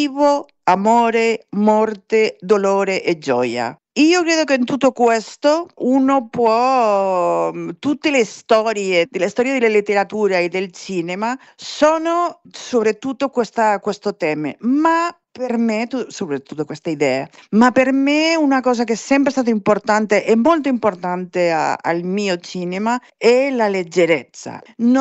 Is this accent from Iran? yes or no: no; Barcelona, Catalonia, Spain; Italian is a second language; Io sono di Barcellona